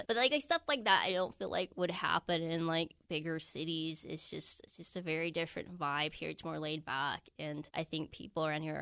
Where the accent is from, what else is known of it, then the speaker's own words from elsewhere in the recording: Dayton, Ohio, United States; also born or lived in Los Angeles; I mean, just growing up in Dayton, I was aware of like … they were like on MTV, and it always sort of struck me how many bands that come out of Dayton.